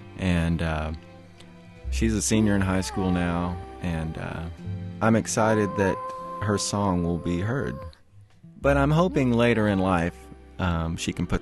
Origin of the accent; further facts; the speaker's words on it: Denton, Texas, United States; When I was a kid growing up in Denton, Texas, I one day decided I wanted to get a blues record.